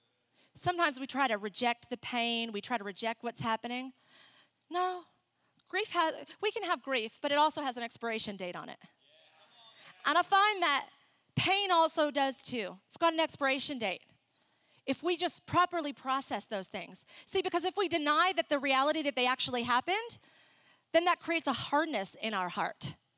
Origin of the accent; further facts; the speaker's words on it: Ecuador; I grew up in Ecuador. I love Latin America, and I thought, oh, maybe not Ecuador because I've already been there.